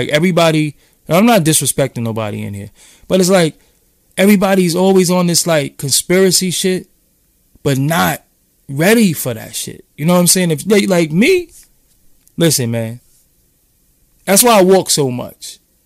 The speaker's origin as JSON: {"language": "English", "town": "Brooklyn", "region": "New York", "country": "United States", "said": "So I ain't from Clinton Hills. I'm from Fulton Street."}